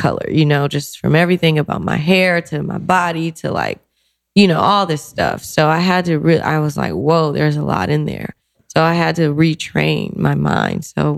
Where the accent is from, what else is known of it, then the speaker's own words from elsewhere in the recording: New Orleans, Louisiana, United States; also born or lived in Los Angeles; Well, I was born in LA, in Crenshaw area, where I lived for a little while. And then my family, my mother, grandmothers, everybody, they're all from New Orleans.